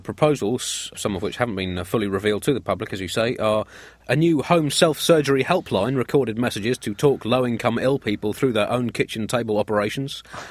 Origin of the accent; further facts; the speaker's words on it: United Kingdom; it really makes me as a British person appreciate the NHS